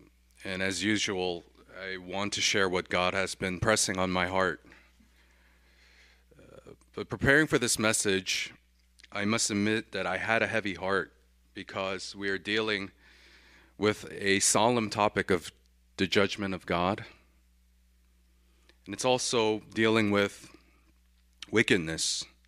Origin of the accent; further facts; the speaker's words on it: New York, United States; And I would say, "I'm from New York," and their response is, "Oh, the modern Sodom and Gomorrah."